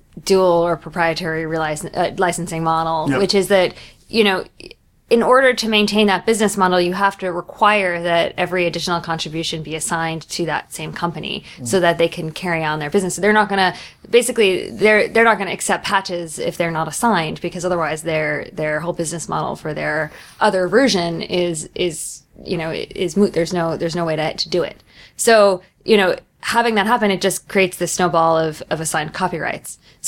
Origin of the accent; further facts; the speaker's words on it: New York, United States; I'm a New Yorker, and so we always interrupt each other when we discuss.